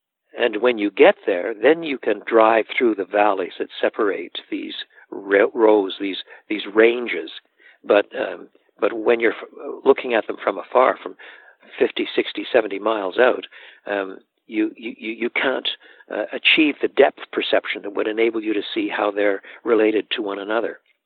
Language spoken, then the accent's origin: English; Canada; Now, I'm a Canadian, and when you drive west in Canada, across the Great Plains, you come to the city of Calgary